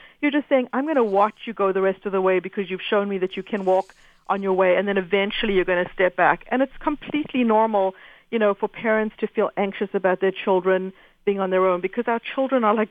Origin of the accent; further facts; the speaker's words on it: South Africa; whereas when we were growing up, our parents only had, and growing up in South Africa, they didn't even have the news at the end of the day on TV